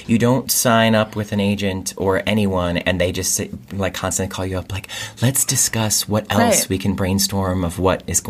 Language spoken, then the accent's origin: English; United States; Obviously, I'm an American.